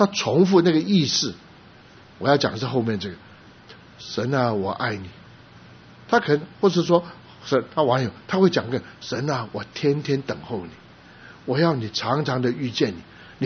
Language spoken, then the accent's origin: Chinese; China; 我是中国人，他是以色列人、犹太，我是今天的人，他是两千年前的人